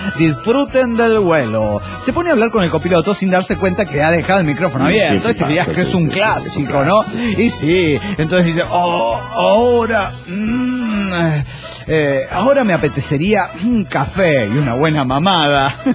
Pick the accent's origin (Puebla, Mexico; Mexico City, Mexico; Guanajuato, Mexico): Guanajuato, Mexico; León; Soy de Haibo, de León, Guanajuato, México.